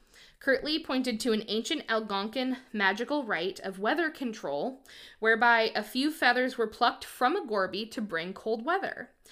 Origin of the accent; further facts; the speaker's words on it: Ireland; So as an Irish, a very witchy Irish girl, I'm like, yes, absolutely.